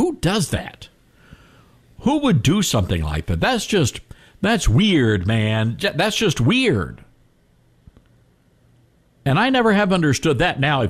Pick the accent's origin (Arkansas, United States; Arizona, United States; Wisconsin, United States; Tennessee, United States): Tennessee, United States; Memphis; You know, I moved back to Memphis, Tennessee, where we're doing the show from. And, you know, growing up in the South, you sort of get conditioned to deal with the pollen and the humidity.